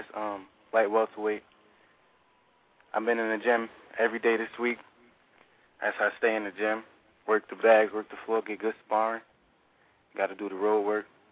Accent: Fayetteville, North Carolina, United States; born there; I live in North, born in Fayetteville, North Carolina, but I was raised in North.

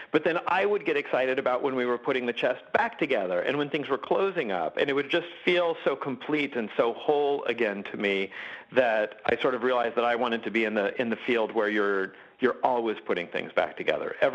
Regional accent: Phoenix, Arizona, United States; maybe it was because I grew up in Phoenix with all the bright sunny days

